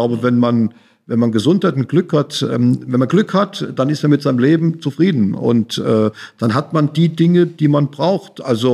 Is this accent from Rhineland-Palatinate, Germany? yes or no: yes; Mainz, Rhineland-Palatinate, Germany; born there; Und ich bin eben ja in Mainz geboren, vom Herzen Mainzer.